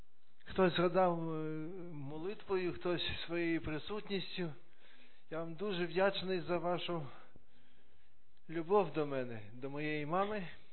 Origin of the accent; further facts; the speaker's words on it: Poland; Ukrainian is a second language; ми, поляки, не святкуємо день народження, у нас святкують іменини